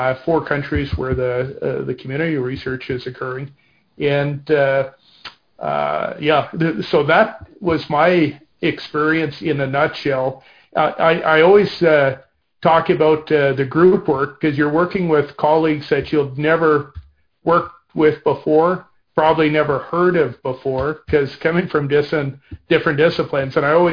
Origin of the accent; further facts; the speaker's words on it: Canada; as a Canadian scholar, I was looking for a place in the United States.